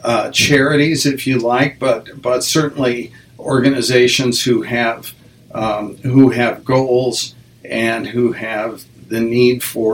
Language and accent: English; Nebraska, United States; also born or lived in Wyoming; that was a time that I didn't really get to experience growing up in Nebraska and Wyoming.